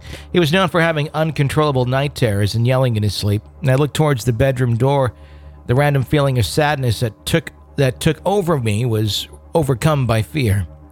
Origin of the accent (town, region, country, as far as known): Detroit, Michigan, United States; born or raised there